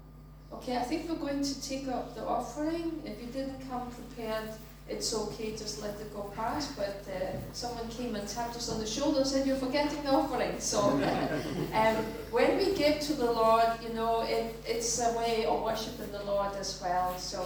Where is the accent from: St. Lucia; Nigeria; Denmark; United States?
Denmark; and I'm from Denmark, and I was living here